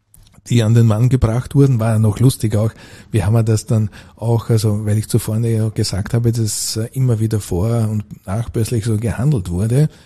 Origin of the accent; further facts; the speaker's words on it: Burgenland, Austria; Ich bin also in der Blasmusik also groß geworden, war dann also auch also bei uns im dörflich, kam aus dem Mittleren Burgenland, also als Obmann tätig.